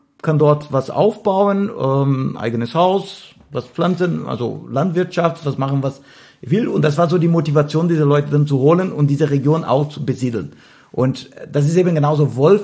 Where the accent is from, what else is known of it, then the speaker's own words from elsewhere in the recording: Caxias do Sul, Rio Grande do Sul, Brazil; born there; German is a second language; Also geboren bin ich in Caxias do Sul.